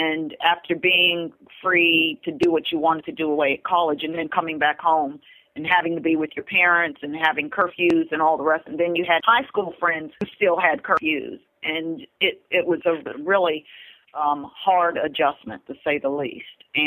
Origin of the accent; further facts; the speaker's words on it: Berlin, Germany; And then we realized that we came from a very unique experience growing up in Berlin.